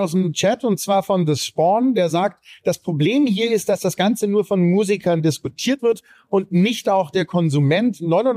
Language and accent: German; Quakenbrück, Lower Saxony, Germany; Und jetzt ist es auch in Quakenburg, in meinem Heimatort angekommen